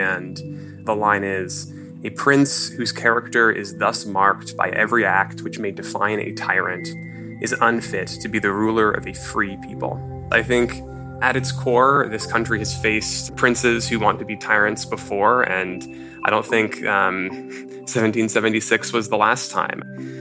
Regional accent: Seattle, Washington, United States; I am from Seattle, Washington.

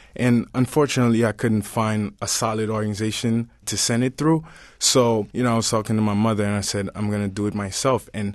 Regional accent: Port-au-Prince, Ouest, Haiti; moved away as an adult; now in United States; I grew up in Port-au-Prince, Haiti, came to the States right before I attended Howard University.

